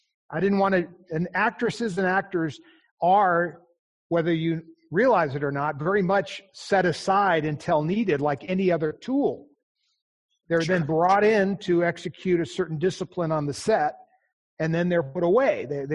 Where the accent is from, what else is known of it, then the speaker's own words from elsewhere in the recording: California, United States; I love it. I was born there. I was brought up in California. I still own homes there.